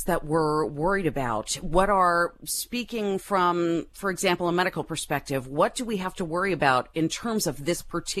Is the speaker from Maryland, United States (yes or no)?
yes; Maryland, United States; Well, a federal judge in my home state of Maryland has removed in-person requirements for accessing abortion pills.